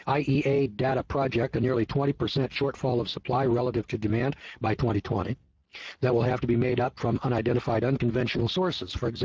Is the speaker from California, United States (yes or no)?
yes; California, United States; I was from California, so I'd never seen coal before in my life.